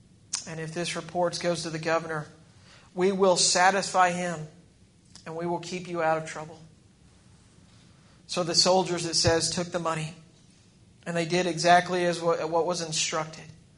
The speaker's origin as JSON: {"language": "English", "region": "Texas", "country": "United States", "said": "I'm from Texas, so I still wear jeans."}